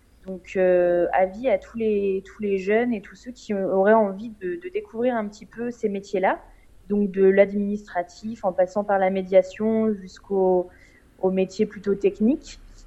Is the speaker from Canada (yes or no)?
no; Nantes, Pays de la Loire, France; parce que je suis nantaise d'origine